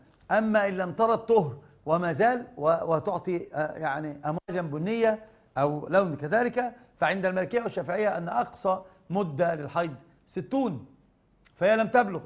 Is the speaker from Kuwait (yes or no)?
no; Egypt; عندنا بمصر